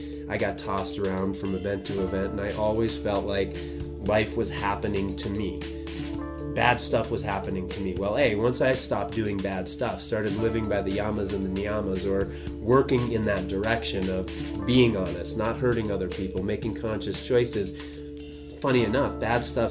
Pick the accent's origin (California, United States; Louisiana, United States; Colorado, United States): Colorado, United States; Boulder; And I grew up in Boulder.